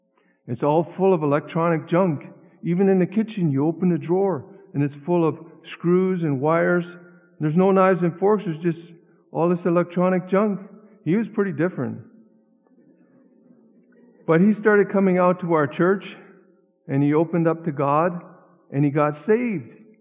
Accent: Ontario, Canada; I grew up in Northern Ontario

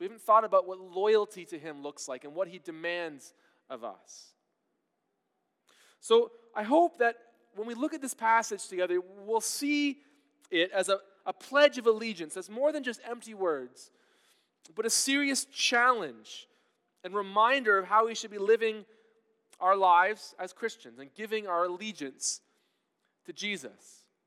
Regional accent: Canada; now in United States; I got teased a lot in high school because I was Canadian, right?

